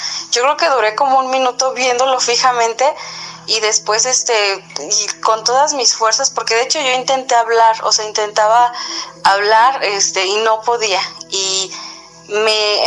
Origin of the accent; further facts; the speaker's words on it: Querétaro, Mexico; soy del estado de Querétaro.